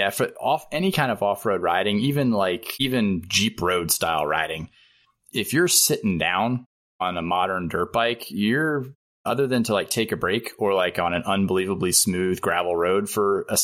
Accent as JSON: {"language": "English", "country": "United States", "said": "because I'm fucking American"}